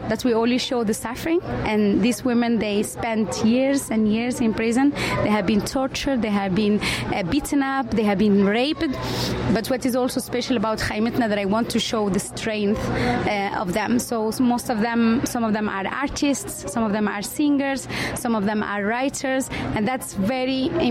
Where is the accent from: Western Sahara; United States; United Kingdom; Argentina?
Western Sahara; I'm from Western Sahara, but I was born and I grew up in the Sahrawi refugee camps.